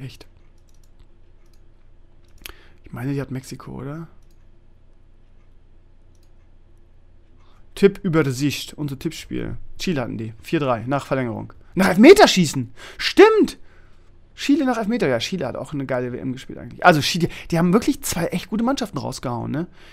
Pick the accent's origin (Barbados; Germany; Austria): Germany; das gibt mir ein Gefühl von, ich bin Deutscher und ich gehöre dazu